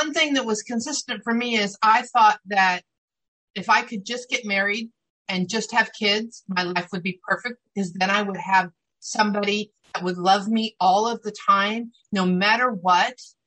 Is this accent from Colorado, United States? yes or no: no; California, United States; also born or lived in Pennsylvania; I was born in Pennsylvania and to a workaholic, bipolar father and a drunk mother. And they split up when I was two, and my dad moved across country to California.